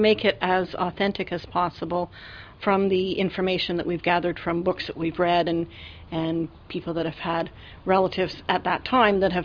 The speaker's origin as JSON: {"language": "English", "town": "Montreal", "region": "Quebec", "country": "Canada", "lives_now": "Lucan, Canada", "said": "I'm a transplant from Montreal. Been here quite a few years now."}